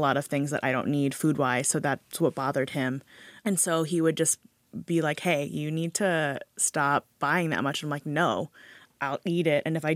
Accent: Hawaii, United States; I grew up in Hawaii with a really big immigrant family.

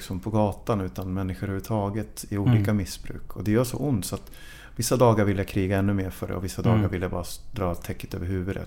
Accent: Sundsvall, Västernorrland County, Sweden; also born or lived in Stockholm; Så Nacksta. Jag växte upp, jag föddes ju på Sankt Görans, eller bodde här i Veckomberga. Men sen så flyttade jag mamma till så det är mina första minnen är från Nackstavägen 23.

